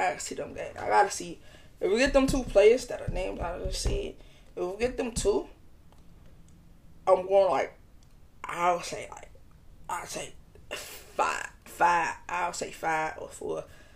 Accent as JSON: {"language": "English", "town": "Chicago", "region": "Illinois", "country": "United States", "said": "But you know me, I'm from Chicago, so I got the Chicago Sky."}